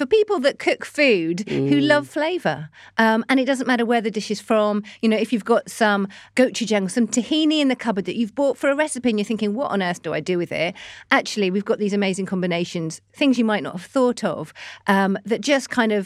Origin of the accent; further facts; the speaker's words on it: Qatar; I was brought up in the Middle East. So I lived there till I was 8. So again, my first meals out were Indian meals because there's a really big Indian community in Qatar where we live.